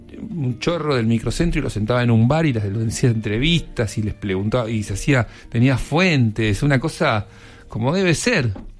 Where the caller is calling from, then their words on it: Merlo, San Luis, Argentina; Hola amigos, soy de la Villa de Merlo, San Luis.